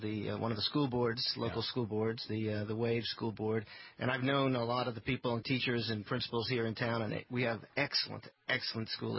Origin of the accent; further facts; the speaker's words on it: New York, United States; also born or lived in Atlanta; now in Lake Havasu City, United States; I grew up on the East Coast.